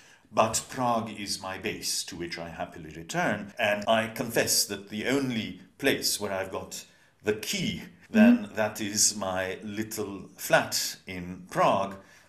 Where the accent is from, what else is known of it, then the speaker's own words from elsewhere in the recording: Cyprus; I was born in Cyprus, and so that is home in a sense, because that's where I spent my childhood. I went to school, but as you know, I'm also British and feel very much at home in the UK, although I haven't lived in England for a good while.